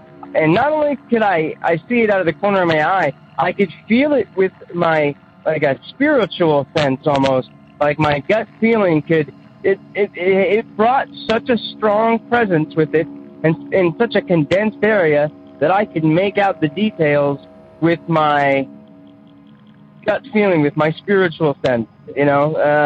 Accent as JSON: {"language": "English", "town": "Portland", "region": "Oregon", "country": "United States", "said": "I'm from Portland, Oregon."}